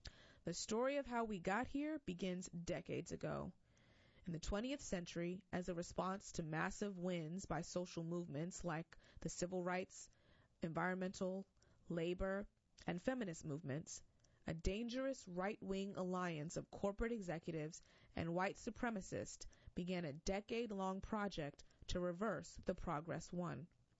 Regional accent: Miami, Florida, United States; As a Latino kid born and raised in Miami, I've known about the threats of a warming world for as long as I've been alive.

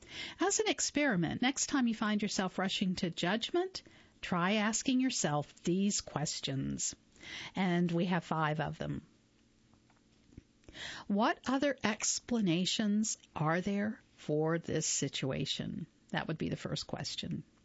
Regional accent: Atlanta, Georgia, United States; also born or lived in Canada; What I am is American, born in Canada, raised in Atlanta, naturalized at 14, and I signal American, too

